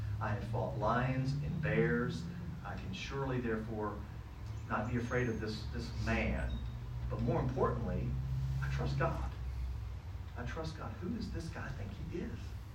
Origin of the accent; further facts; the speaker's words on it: Virginia, United States; I remember being a little boy and growing up in Virginia